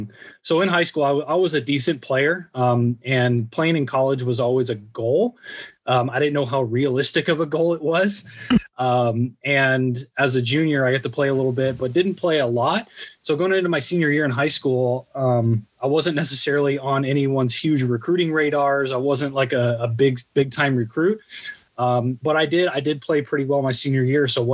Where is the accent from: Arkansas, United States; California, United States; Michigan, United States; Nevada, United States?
California, United States; San Diego; So I grew up in the San Diego area. I actually was born at Scripps La Jolla, right across the street from the baseball field at UCSD.